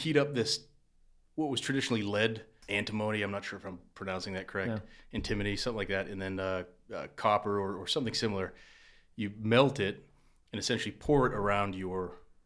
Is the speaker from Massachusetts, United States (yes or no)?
yes; Lowell, Massachusetts, United States; From Lowell.